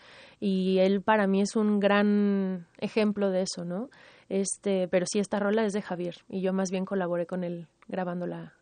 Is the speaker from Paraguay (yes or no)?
no; Mexico; este derecho que tenemos como mexicanos a cantar esta música